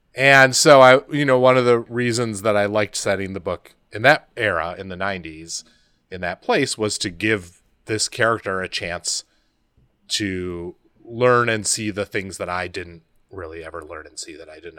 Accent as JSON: {"language": "English", "region": "Wisconsin", "country": "United States", "tie": "born or raised there", "said": "I grew up in Wisconsin, and when I married my wife, who's from Southern Maryland"}